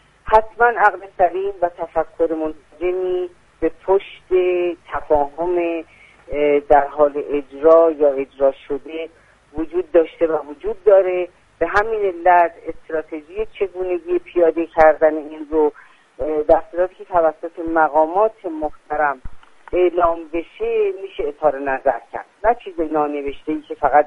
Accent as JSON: {"language": "Persian", "country": "Iran", "said": "به عنوان یک شهروند، به عنوان یک ایرانی مطرح هست"}